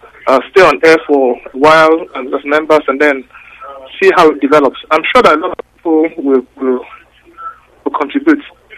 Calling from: Luton, East of England, United Kingdom; I'm calling from Luton.

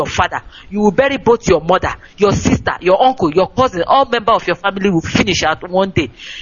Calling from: Italy; I'm calling from Italy.

